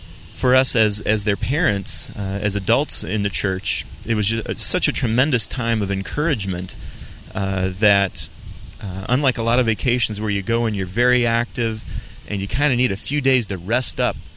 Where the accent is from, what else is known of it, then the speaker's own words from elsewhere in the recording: St. Louis, Missouri, United States; I'm from St. Louis, and that's a hike.